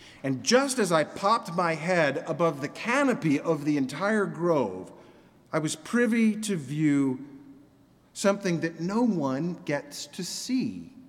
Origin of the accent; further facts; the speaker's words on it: Orlando, Florida, United States; I remember growing up in Orlando. That was BD, before Disney. We lived in Orange County, and it was called that because there were 60,000 acres of orange groves under cultivation in that one county alone.